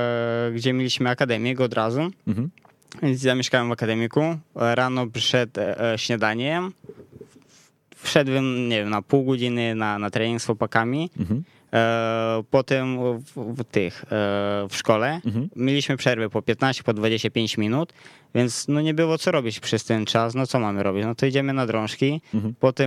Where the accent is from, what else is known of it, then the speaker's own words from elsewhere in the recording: Pidpolozzia, Zakarpattia Oblast, Ukraine; Polish is a second language; Ogólnie jestem ze wsi, z Ukrainy, taka ukraińska taka wieś mm-hmm. w górach.